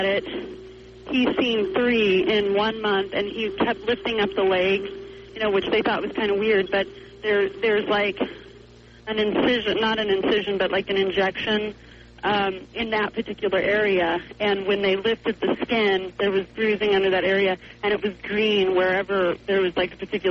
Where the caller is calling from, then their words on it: Montana, United States; I'm calling from Montana, and I need some information.